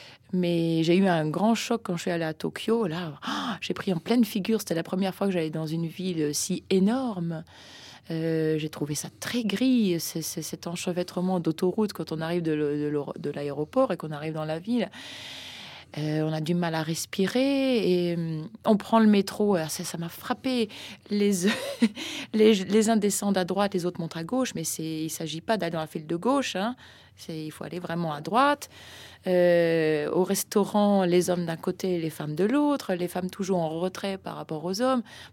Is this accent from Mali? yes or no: no; Occitanie, France; now in Toulouse, France; Moi, je suis une toulousaine d'adoption. Hein. Je suis plus audoise.